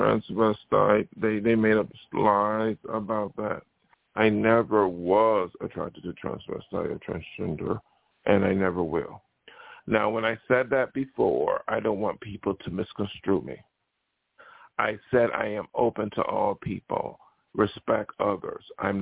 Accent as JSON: {"language": "English", "town": "Buffalo", "region": "New York", "country": "United States", "moved": "yes", "lives_now": "California, United States", "said": "So when I came to California from New York, which is very open-minded, New York State, not New York City, but Buffalo, and then come out here"}